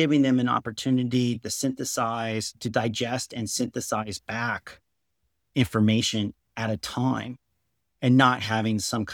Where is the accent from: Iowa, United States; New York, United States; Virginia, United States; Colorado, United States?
Iowa, United States; Waterloo; my hometown of Waterloo, Iowa.